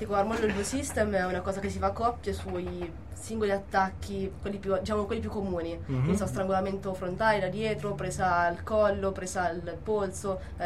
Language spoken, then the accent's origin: Italian; San Martino in Campo, Umbria, Italy; Io sono di San Martino in campo.